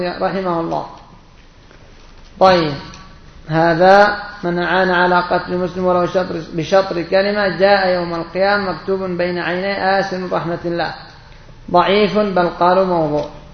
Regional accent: Yemen; وعندنا في اليمن

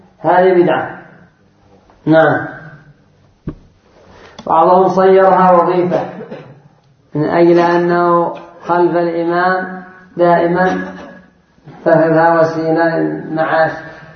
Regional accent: Yemen; كما يفعله بعض الناس عندنا في اليمن

